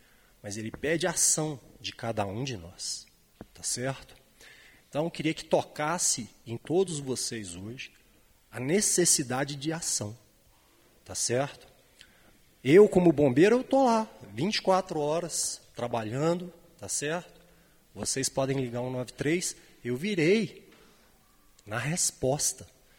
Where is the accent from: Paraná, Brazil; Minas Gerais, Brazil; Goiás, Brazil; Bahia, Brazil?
Minas Gerais, Brazil; Eu, como mineiro, para mim, todos são meus conterrâneos. Eu sou aquele mineiro muito, muito mineiro mesmo.